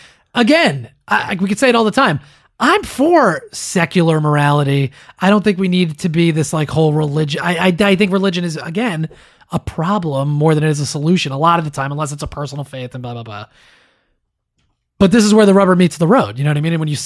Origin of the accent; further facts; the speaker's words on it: Australia; We're Australian, but we're also Muslim by choice.